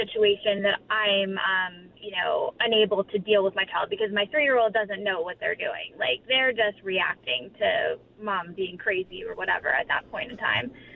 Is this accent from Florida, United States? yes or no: yes; Florida, United States; I'm from Florida originally, so I didn't have it moving to this area.